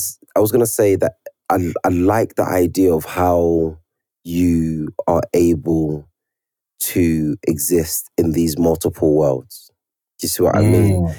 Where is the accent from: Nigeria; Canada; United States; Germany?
Nigeria; being Nigerian